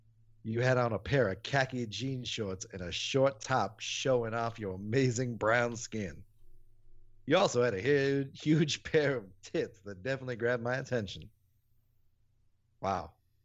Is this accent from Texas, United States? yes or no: yes; Austin, Texas, United States; I had a little flight back in my hometown of Austin.